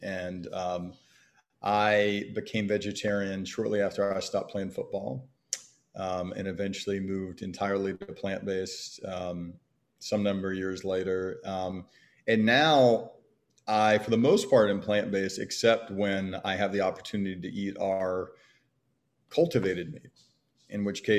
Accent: Birmingham, Alabama, United States; I grew up in Birmingham, Alabama, just really focused on trying to be an athlete.

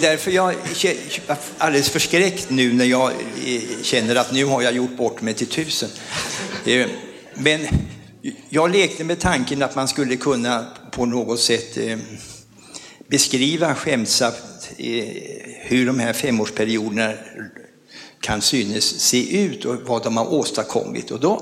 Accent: Stockholm, Stockholm County, Sweden; en fråga som jag känner som stockholmare varmt för.

